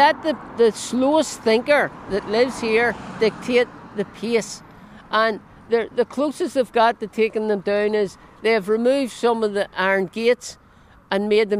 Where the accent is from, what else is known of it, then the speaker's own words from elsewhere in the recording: Belfast, Northern Ireland, United Kingdom; I grew up in the Loyalist heartland of East Belfast, Balmacarrat district.